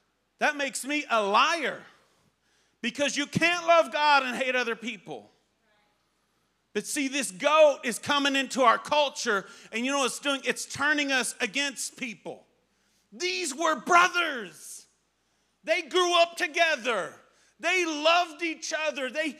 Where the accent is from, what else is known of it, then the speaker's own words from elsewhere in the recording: the South, United States; born there; All right, so I'm white, as you can tell. All right, I was born in the South, okay? So in the South, we drink sweet tea, okay?